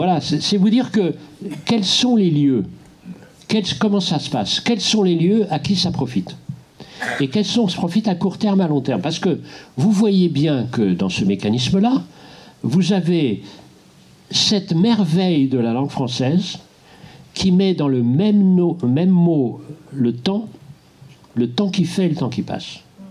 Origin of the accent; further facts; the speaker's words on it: Brittany, France; Alors, chez moi en Bretagne, il n'y a pas de nappe phréatique.